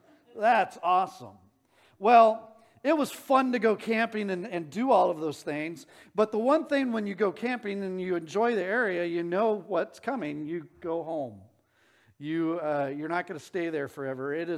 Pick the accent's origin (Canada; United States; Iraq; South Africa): United States; Phoenix, Arizona; Well, I grew up in Phoenix, as many of you know, and in the summer, they have this thing called the monsoon season.